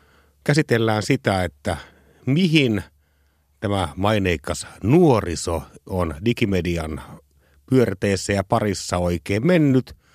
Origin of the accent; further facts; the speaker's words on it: Parikkala, South Karelia, Finland; Oli meillä Parikkalassa todella, todella kuumia hahmoja.